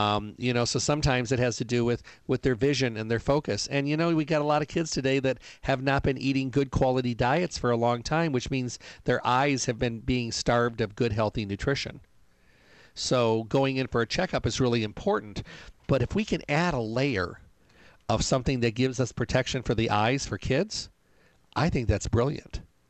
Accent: Midwest, United States; we were raised in the Midwest with gardens and greens

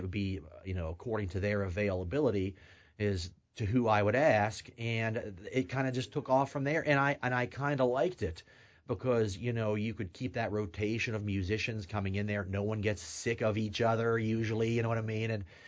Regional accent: Boswell, Pennsylvania, United States; I'm from Boswell, Pennsylvania

